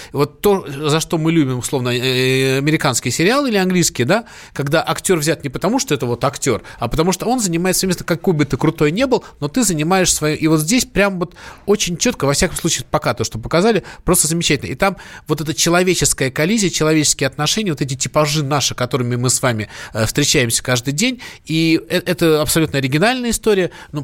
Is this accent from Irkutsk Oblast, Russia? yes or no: no; Moscow, Russia; Москву, мой родной город